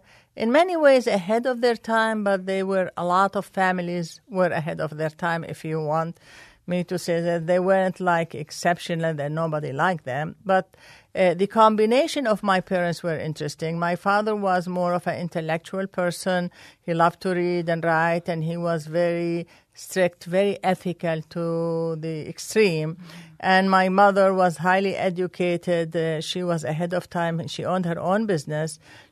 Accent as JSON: {"language": "English", "country": "Jordan", "tie": "born or raised there", "said": "my family was mixed Syrian and Palestinian. We grew up in Jordan."}